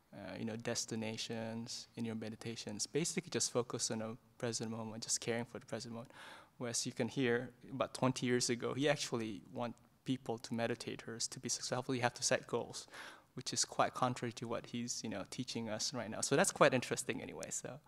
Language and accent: English; Jakarta, Indonesia; English is a second language; moved away; also born or lived in Ventura, United States; I'm from one of the monks from Bodhinyana Monastery. So I was born in Indonesia. That was a while back ago. And then I spent some time over there in Jakarta. And then I moved to the US, specifically the city Ventura.